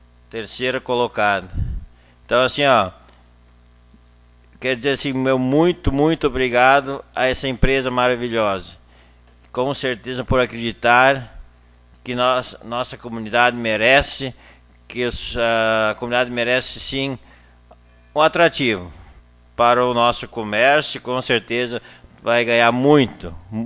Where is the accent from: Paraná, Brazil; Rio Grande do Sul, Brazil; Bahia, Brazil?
Rio Grande do Sul, Brazil; Arroio do Meio; nós somos de Arroio do Meio.